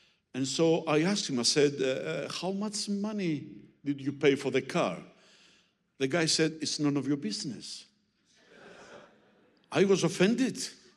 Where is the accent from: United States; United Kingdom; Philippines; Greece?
Greece; first language Greek; English is a second language; my mother language is not English. So I know I have an accent. Everybody has an accent. It would be more easy for me to preach in Greek